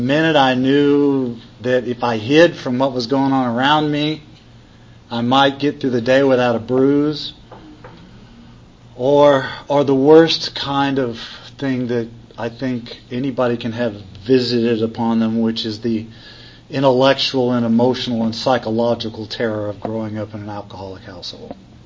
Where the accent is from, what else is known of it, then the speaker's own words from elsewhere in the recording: Texas, United States; I grew up in Texas. I grew up in a hard drinking culture, man.